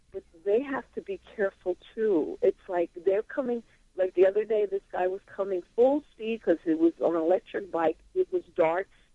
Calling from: New York, United States; from Westchester.

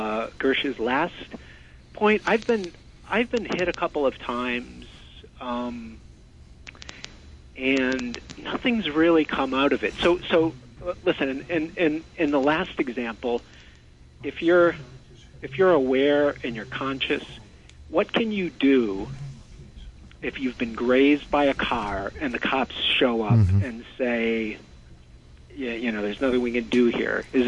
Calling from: New York City, New York, United States; I'm calling from my job in Manhattan, but I live in Brooklyn.

